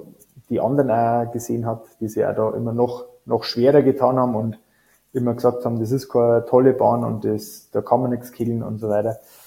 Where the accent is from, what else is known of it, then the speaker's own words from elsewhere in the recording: Bavaria, Germany; ich bin ja ein gebürtiger Niederbayer.